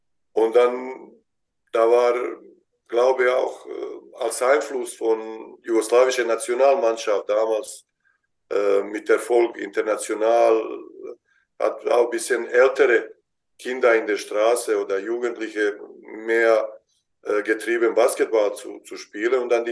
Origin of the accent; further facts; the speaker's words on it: Bosnia & Herzegovina; German is a second language; now in Germany; weil meine Eltern leben noch da, mein Bruder mit seiner Frau lebt da und viele Familie und Freunde sind da und Schwiegermutter lebt